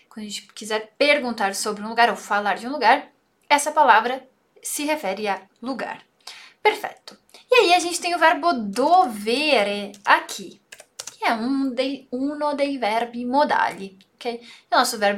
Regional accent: Italy; Mas dependendo do sotaque, como é o meu sotaque lá na Itália, todas as minhas vogais são muito mais abertas. Porque na região que eu morei, que eu cresci, se fala assim.

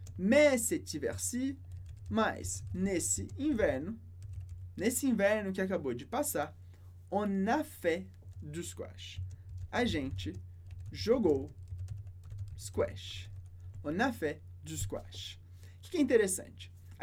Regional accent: Brazil; born there; no meu caso, je suis né au Brésil. Je suis né au Brésil. Eu nasci no Brasil.

